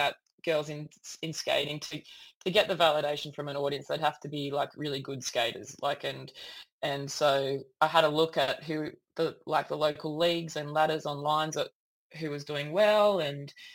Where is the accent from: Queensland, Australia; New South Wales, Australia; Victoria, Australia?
New South Wales, Australia; I grew up on the New South Wales Central Coast, so beautiful place to grow up, not too much happening